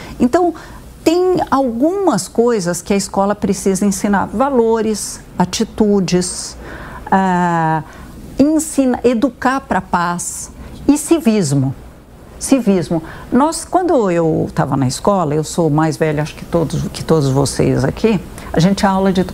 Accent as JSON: {"language": "Portuguese", "country": "Brazil", "said": "Sim. Eu sou brasileira. Eu quero conhecer meu país bem"}